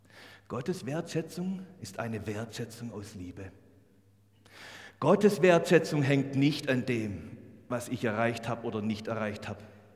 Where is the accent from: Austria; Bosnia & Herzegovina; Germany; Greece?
Germany; Baden-Württemberg; als echter Schwabe, der auf Leistung bedacht ist